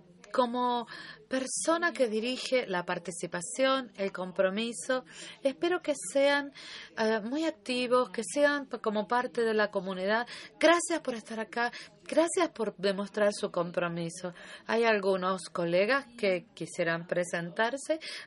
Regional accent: United Kingdom; Spanish is a second language; De mi voz podrán decir que provengo del Reino Unido, lo podrán ver por mi acento.

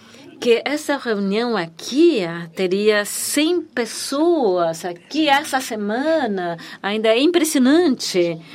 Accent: Beirut, Beirut Governorate, Lebanon; Eu cresci em Beirute, em que há 18 religiões que dizimaram esse país.

